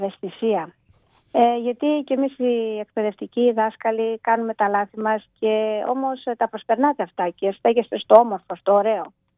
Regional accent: Archangelos, South Aegean, Greece; κατάγομαι από τον Αρχάγγελο, από ένα χωριό που λέγεται Αρχάγγελος της Ρόδου.

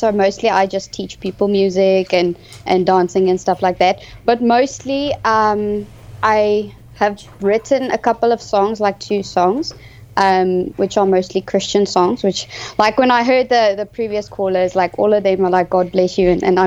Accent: South Africa; first language Afrikaans; English is a second language; I come from South Africa, so I inspire to sing in different languages. Like, I've been learning Spanish. My home language is Afrikaans, and I love singing in English.

